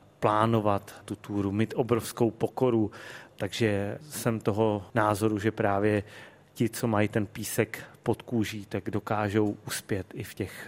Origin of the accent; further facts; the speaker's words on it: Dvůr Králové, Hradec Králové Region, Czechia; A hlavně stejně jako já, moje maminka, je to rodák ze Dvora Králové, že jo?